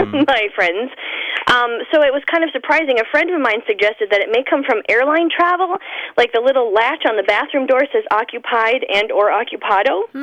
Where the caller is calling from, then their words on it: Ishpeming, Michigan, United States; I'm calling from Ishpeming, Michigan.